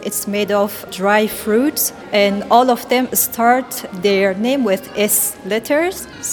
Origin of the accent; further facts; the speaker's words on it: Afghanistan; English is a second language; I'm a student here. I'm from Afghanistan.